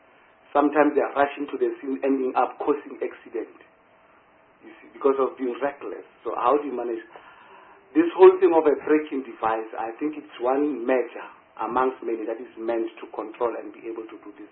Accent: North West, South Africa; like in the province I come from Northwest

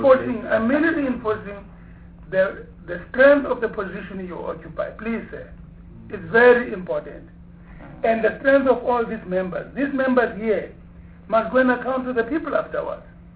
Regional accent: South Africa; unless they think that there's something doubtful about our credibility as South African parliamentarians

